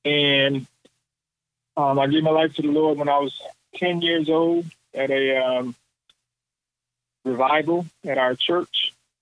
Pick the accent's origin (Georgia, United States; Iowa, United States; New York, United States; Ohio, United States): Georgia, United States; Thomasville; I'm originally from Thomasville, Georgia. So I'm South Georgia product.